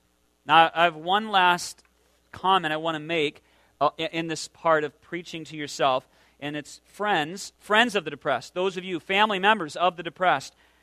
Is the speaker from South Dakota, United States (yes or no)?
yes; South Dakota, United States; There's a great scene from the movie Dances with Wolves, you know, filmed back in my home state, South Dakota.